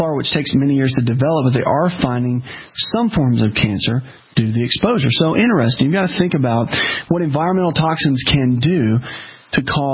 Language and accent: English; the South, United States; Now, listen, I'm from the South. Okay? I get this. And I see that, you know, you got to understand that we do fried chicken down here.